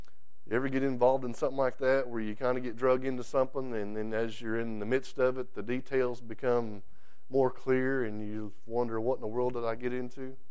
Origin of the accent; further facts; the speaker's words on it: United States; Just because I'm an American and not a Chinese does not mean it doesn't matter.